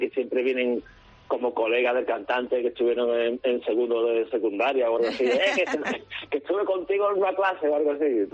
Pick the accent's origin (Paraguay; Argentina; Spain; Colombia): Spain; que aquí todo el mundo somos españoles, ¿no?